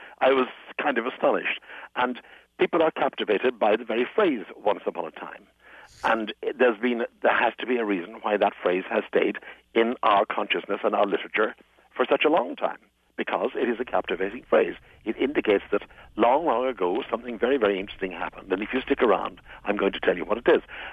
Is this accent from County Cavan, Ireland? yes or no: no; Tipperary, Ireland; I grew up in County Tipperary.